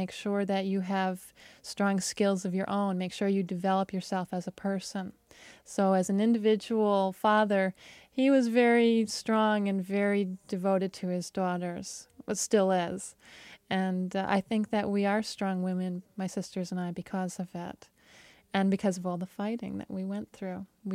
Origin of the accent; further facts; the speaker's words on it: New York, United States; the context of America growing up in New York State was so strong that, in fact, our struggle had to be to be concerned with preserving the Arabic culture rather than becoming American